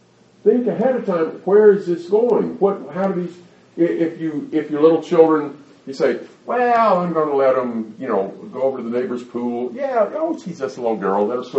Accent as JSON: {"language": "English", "region": "Alabama", "country": "United States", "tie": "born or raised there", "said": "When I grew up in Alabama, mostly. When I grew up in Alabama, they never would have dreamed of having soccer matches on Sunday morning."}